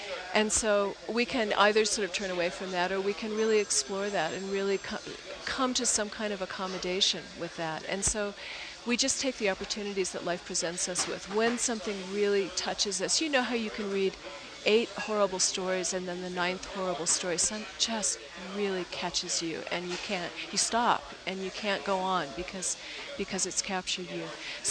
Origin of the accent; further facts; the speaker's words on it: California, United States; now in Santa Fe, United States; Well, I come from Northern California, where I've been for the last 20 years